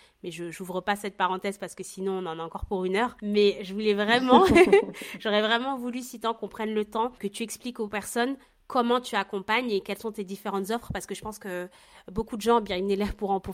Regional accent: France; on est des enfants d'immigrés et en même temps on a grandi en France

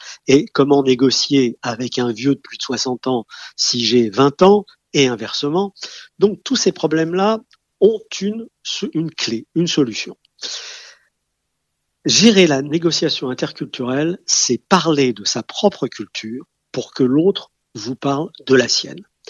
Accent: France; Parce que vous comprenez, nous sommes Français. Nous aimons être détendus à table

